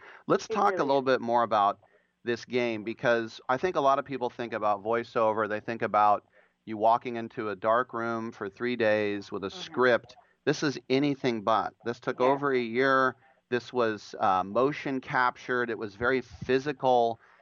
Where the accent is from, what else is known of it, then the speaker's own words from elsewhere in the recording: California, United States; I'm from California